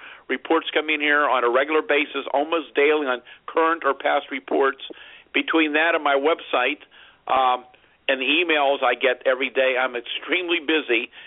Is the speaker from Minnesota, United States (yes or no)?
no; Greensburg, Pennsylvania, United States; We start out very small in my hometown of Greensburg, about 30 miles east of Pittsburgh